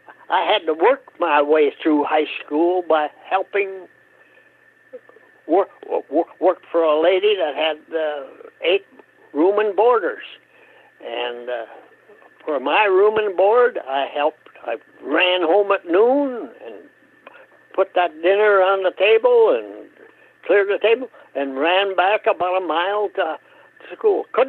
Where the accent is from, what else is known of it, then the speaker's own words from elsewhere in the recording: Hope, Minnesota, United States; I grew up in Hope, Minnesota. On a farm. I grew up on a farm that had no electricity, no running water, and we milked 30 cows by hand.